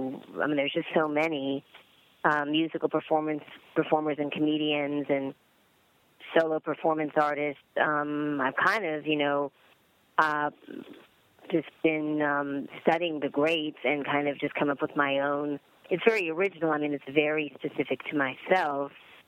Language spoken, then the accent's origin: English; Seattle, Washington, United States; So Liza kind of mentored me when I was actually growing up in Seattle, Washington.